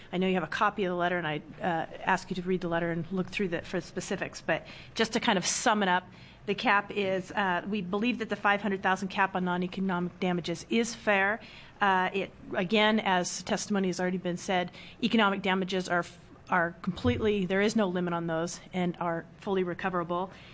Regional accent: Washington, United States; I'm from Washington State. In Washington, we don't have a cap

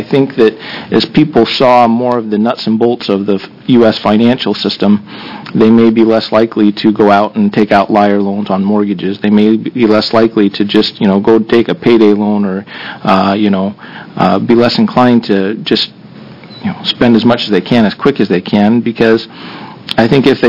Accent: Ohio, United States; I know that I grew up in Ohio, and I'm a product of the Ohio public school system, so I can blame it all on that.

